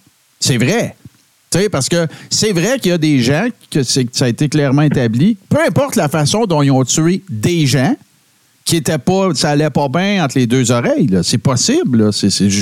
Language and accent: French; Quebec, Canada; je viens du Témiscamingue, que ma famille, c'est tout ou presque des chasseurs, mes chums, que la ville ferme quand la chasse arrive